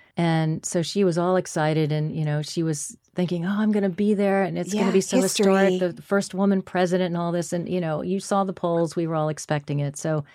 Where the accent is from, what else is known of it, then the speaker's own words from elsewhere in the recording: Manhattan, New York, United States; I was born in Manhattan, and I stayed in Manhattan for quite a long time